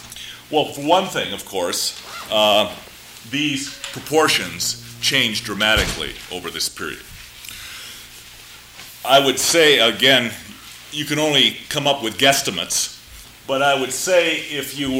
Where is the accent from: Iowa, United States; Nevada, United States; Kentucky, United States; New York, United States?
Iowa, United States; Mason City; in a town I grew up in Mason City, Iowa, our next door neighbor was a Lebanese grocer.